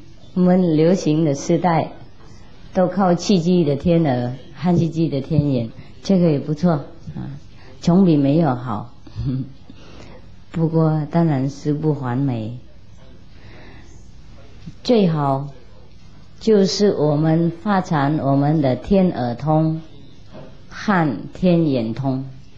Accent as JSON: {"language": "Chinese", "country": "China", "said": "那我们中国人5000年的文化，不晓得混到哪里去了。"}